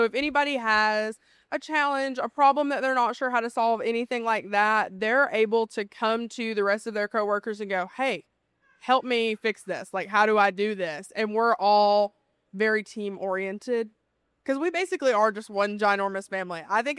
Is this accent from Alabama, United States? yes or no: yes; Spruce Pine, Alabama, United States; I am from Spruce Pine.